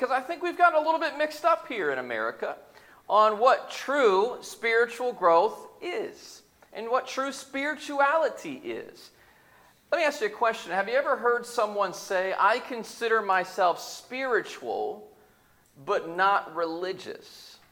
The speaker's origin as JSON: {"language": "English", "town": "Indianapolis", "region": "Indiana", "country": "United States", "tie": "born or raised there", "said": "I grew up in Indianapolis, 30 minutes the other direction from here, so I've got some family here as well tonight."}